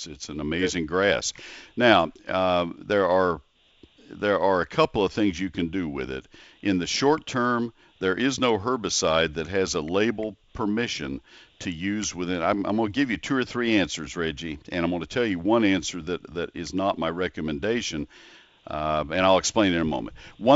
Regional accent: Texas, United States; Well, I grew up in Texas. I did not grow up on a farm, but I grew up in Texas

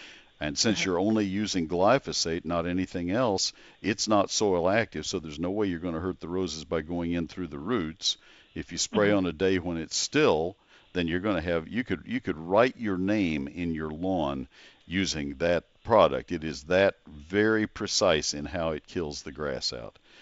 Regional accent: College Station, Texas, United States; I grew up in College Station, Texas, and had a nursery when I was in high school, and paid for my college education out of the proceeds from that.

